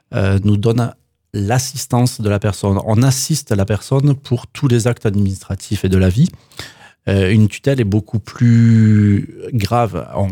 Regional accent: Toulouse, Occitanie, France; Je suis toulousain

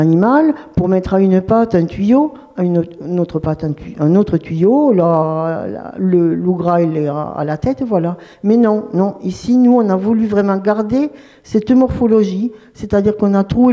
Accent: Belgium; now in France; moi je suis pas d'ici. Je n'ai pas l'occitan dans mes chromosomes. Donc en fait, je viens du Grand Nord, du pays des géants, des dragons, de la Belgique.

